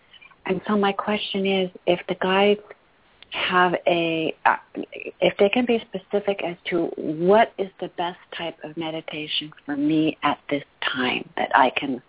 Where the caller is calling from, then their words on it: Texas, United States; from Texas.